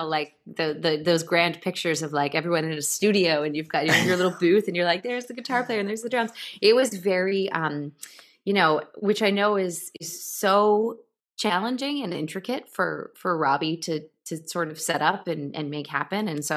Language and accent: English; New York, United States; I grew up sort of in the Lower Hudson Valley, and a lot of like local history, a lot of like American Revolution stuff happened here